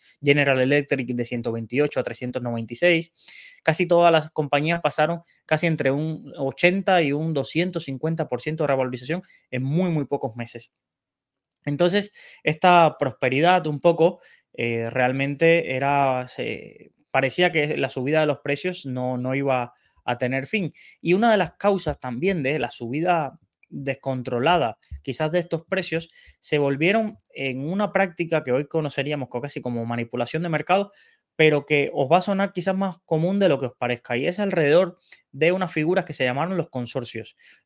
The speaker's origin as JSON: {"language": "Spanish", "country": "Cuba", "lives_now": "United States", "said": "como soy cubano, realmente casi toda mi generación vive en toda la costa este de Estados Unidos"}